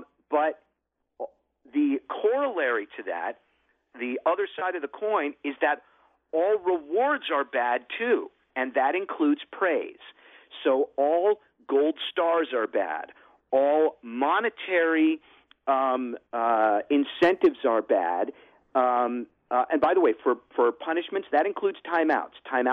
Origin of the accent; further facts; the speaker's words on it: Phoenix, Arizona, United States; We grew up in Phoenix, upper middle class. Tama and I went to Madison Meadows, which is upper middle class public elementary school. We were not rich. We were comfortable. I come from a Jewish family.